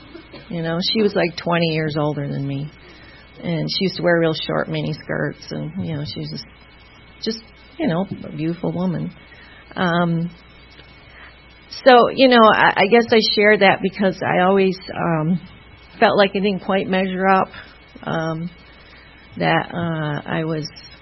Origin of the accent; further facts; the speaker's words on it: Jamestown, New York, United States; born there; I was born in 1958. I was born in Jamestown, New York. That's why I have this funny accent.